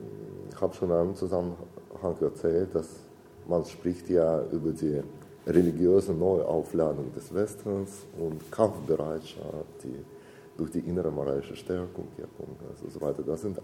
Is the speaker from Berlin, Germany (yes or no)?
yes; Berlin, Germany; Ich komme, wie Sie wissen, aus Berlin, wo ich diese Veranstaltungen mache.